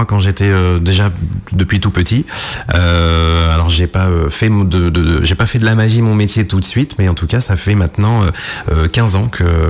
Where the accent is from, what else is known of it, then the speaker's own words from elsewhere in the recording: Deauville, Normandy, France; Oui, je suis natif de Deauville en Normandie